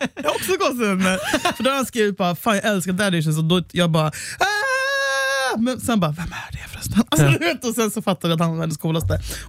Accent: Gothenburg, Västra Götaland County, Sweden; jag hade också under min uppväxt i Göteborg

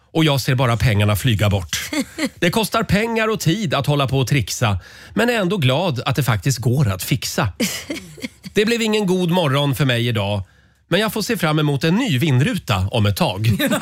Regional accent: Sweden; Ja, jag är svensk.

